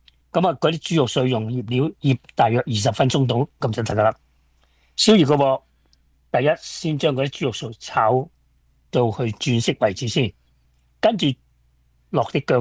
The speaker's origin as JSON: {"language": "Cantonese", "region": "Guangdong", "country": "China", "said": "我系广东人，所以口味唔及佢哋啲北方人咁样。"}